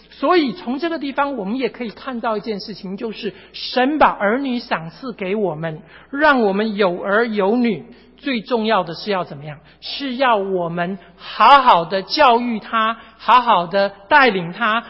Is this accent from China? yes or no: yes; China; 这个我觉得我们中国人也有这样的俗语，中国人有一个话说